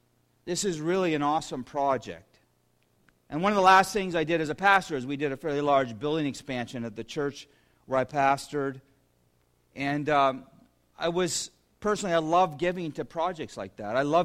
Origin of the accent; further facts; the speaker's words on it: Shallow Lake, Ontario, Canada; born there; I love being here because I was born in Shallow Lake.